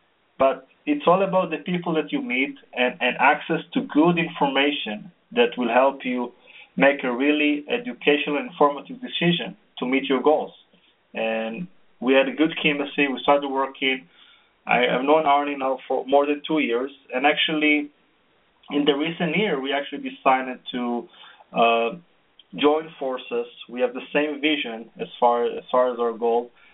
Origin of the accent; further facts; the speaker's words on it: Israel; English is a second language; moved away as an adult; As you mentioned, I came from the tech industry. I grew up in Israel, worked in a few startup companies and technology companies.